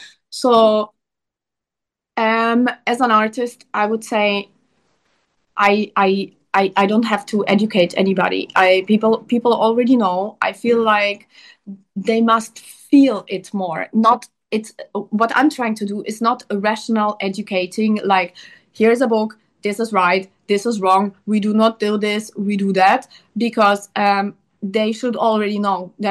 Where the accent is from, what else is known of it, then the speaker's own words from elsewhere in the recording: Germany; also born or lived in Ukraine; I was born in Ukraine, but I grew up in Germany.